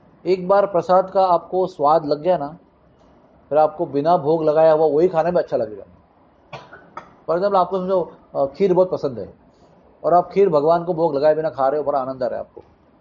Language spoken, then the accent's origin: Hindi; South India, India; मैं south Indian हूँ